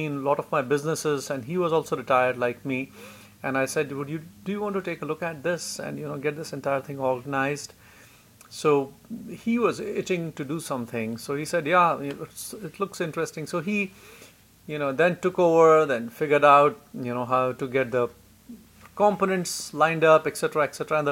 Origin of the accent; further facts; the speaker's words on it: India; and I'm here from India.